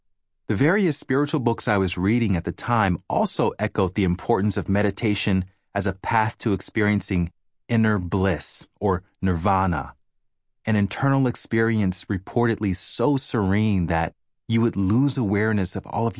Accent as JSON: {"language": "English", "region": "Alabama", "country": "United States", "tie": "born or raised there", "said": "Could it have been all the fast food and soda pop I consumed while growing up in Alabama?"}